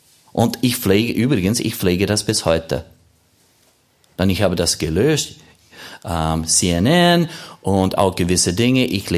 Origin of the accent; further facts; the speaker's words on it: Oregon, United States; German is a second language; Ich kann die Zeitung von meiner Heimat in Oregon lesen.